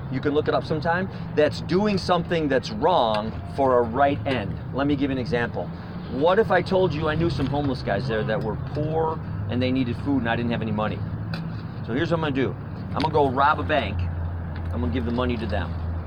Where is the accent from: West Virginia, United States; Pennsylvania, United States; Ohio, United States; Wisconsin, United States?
Wisconsin, United States; now in Missouri, United States; The central part of Missouri is where we're from. We're from Wisconsin, but we bought...